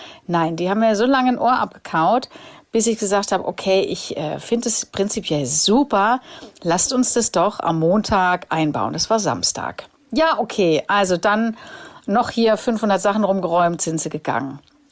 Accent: Germany; hatte tatsächlich für mich als Deutsche eine Riesenfreude

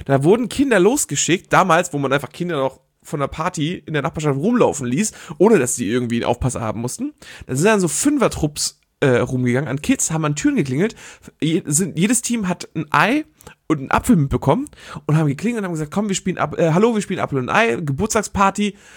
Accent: Germany; born there; Ich bin in Deutschland geboren.

